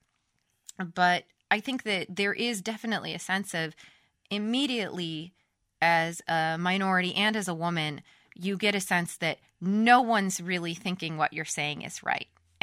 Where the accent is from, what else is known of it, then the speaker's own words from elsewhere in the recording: United States; That I am – in Europe, I am an American.